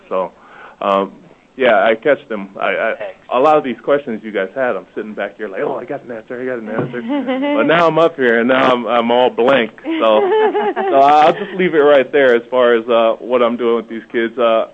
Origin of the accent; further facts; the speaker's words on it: Mountain View, United States; I guess I should tell you who I am and where I grew up, everything. I grew up in Mountain View. I went to Clark Junior High.